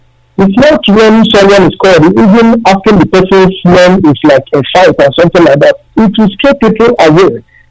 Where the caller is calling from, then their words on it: Malaysia; I'm calling from Malaysia.